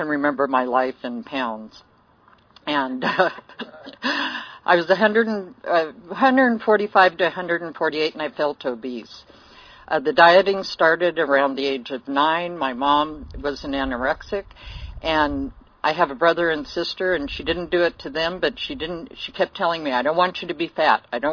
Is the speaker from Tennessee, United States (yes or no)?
no; Hollywood, California, United States; born there; To give you some background, I was born in Hollywood.